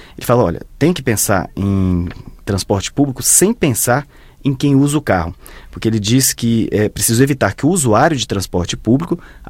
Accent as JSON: {"language": "Portuguese", "town": "Brasília", "region": "Federal District", "country": "Brazil", "said": "Aqui, para nós que somos aqui de Brasília"}